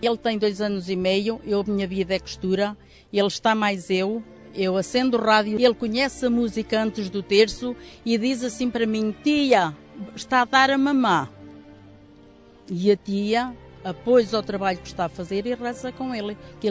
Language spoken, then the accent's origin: Portuguese; Gafanha da Nazaré, Centro, Portugal; venho da Gafanha da Nazaré, venho cá sempre que posso.